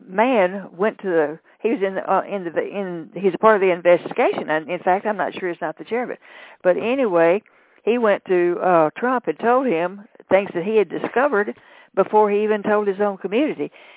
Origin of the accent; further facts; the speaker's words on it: Texas, United States; I was raised in Texas, and we learned how to read by phonics.